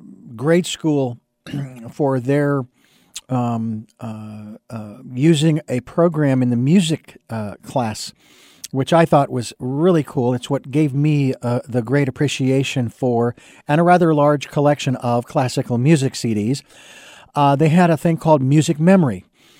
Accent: Phoenix, Arizona, United States; and I was born and raised in Phoenix

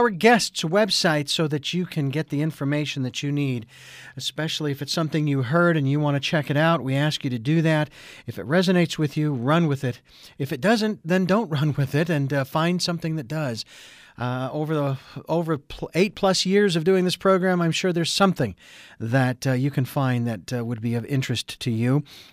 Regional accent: Phoenix, Arizona, United States; moved away; been living in Santa Barbara for nearly 10 years, 9.5 years. Have only been back to Phoenix once to visit my parents. Phoenix being my hometown

